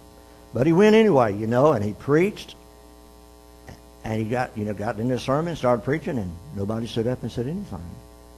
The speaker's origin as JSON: {"language": "English", "town": "Miami", "region": "Florida", "country": "United States", "tie": "born or raised there", "said": "I grew up in Miami, which is a pretty good-sized town."}